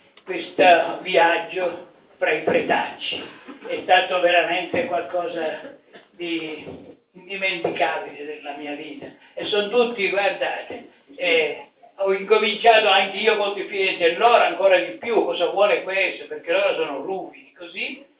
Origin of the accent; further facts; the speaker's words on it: Sicily, Italy; born there; io non sono nato giornalista, sono nato in Sicilia, mio padre è morto quando avevo 5 anni